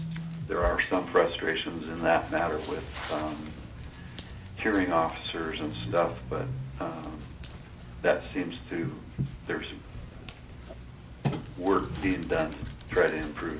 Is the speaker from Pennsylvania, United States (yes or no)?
no; Ketchikan, Alaska, United States; I'm a dentist from Ketchikan. I've been practicing since 1985 back home in Alaska